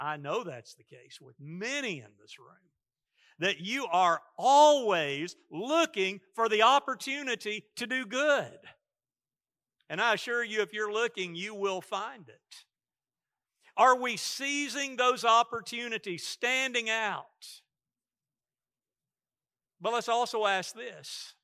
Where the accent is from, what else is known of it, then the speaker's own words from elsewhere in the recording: United States; And if I think I'm safe because I'm an American and I'm under the Constitution